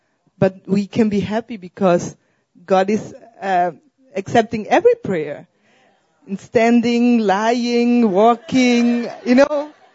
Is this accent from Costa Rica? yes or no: no; Austria; from Austria, and I want to encourage you all.